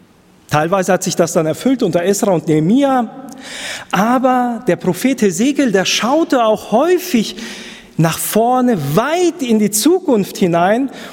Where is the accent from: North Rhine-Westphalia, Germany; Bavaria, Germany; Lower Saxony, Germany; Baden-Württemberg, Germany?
Lower Saxony, Germany; Moin, Moin ist Gesabbel, so wie man das bei uns in Norddeutschland sagt.